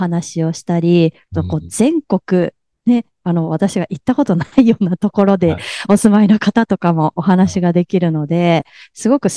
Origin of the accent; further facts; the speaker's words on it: Hyogo, Japan; born there; now in Osaka, Japan; 基本的にはですね、兵庫県で生まれまして大阪に住んでおり、もう関西がホームグラウンドというところで